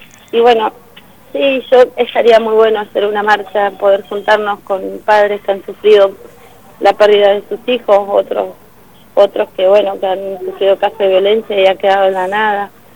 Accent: Picún Leufú, Neuquén, Argentina; no soy de Picún, soy de Picún y no conozco mucho Neuquén

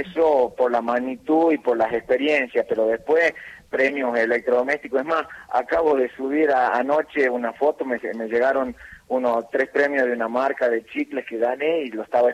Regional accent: Argentina; somos argentinos

